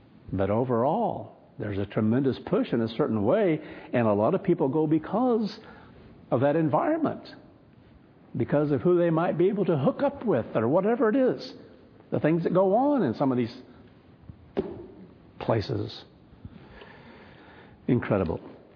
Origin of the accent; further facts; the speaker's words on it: Kansas, United States; I'm sure it's in farming communities where I grew up in Kansas